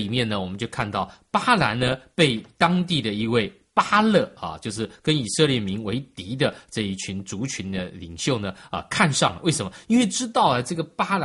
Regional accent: China; 哎，这个人呢，照我们中国人讲法是，这个受人之托，忠人之事

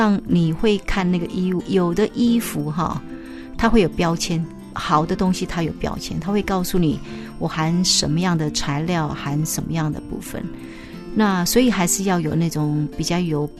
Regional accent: China; 我们中国人最喜欢吃红烧的

